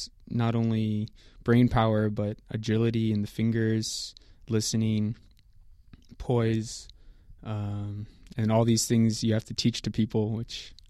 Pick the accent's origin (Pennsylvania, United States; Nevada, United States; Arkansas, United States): Nevada, United States; Las Vegas; moved away as an adult; also born or lived in Italy; Yeah, I grew up in Las Vegas, originally from Italy, but my mom's side is American, so we moved to America where my grandma lived in Las Vegas.